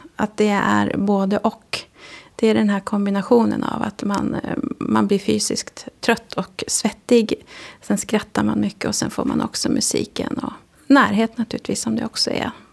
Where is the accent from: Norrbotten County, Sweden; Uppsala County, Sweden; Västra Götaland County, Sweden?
Uppsala County, Sweden; Uppsala; also born or lived in Karlskoga; now in Västerås, Sweden; Jag är uppväxt i Uppsala. Så att jag har jobbat i Uppsala.